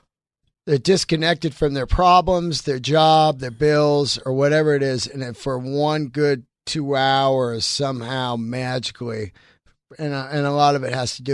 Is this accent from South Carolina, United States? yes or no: no; California, United States; I grew up in the Bay Area.